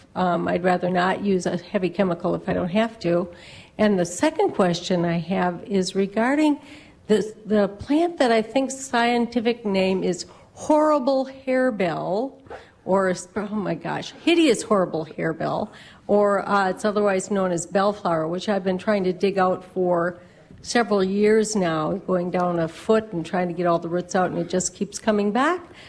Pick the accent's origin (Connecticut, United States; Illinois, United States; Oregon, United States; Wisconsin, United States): Wisconsin, United States; Green Bay; from Green Bay, and it's really nice to have Larry Mueller here today.